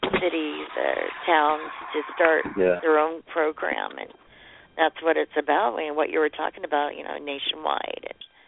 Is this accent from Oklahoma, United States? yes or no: yes; Oklahoma, United States; But I'm from Oklahoma, and I'm with the group We the People Oklahoma